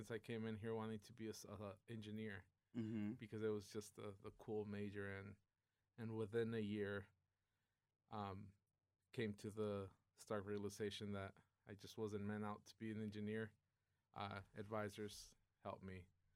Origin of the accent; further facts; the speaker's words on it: Rio Hondo, Texas, United States; I'm originally from Rio Hondo, Texas.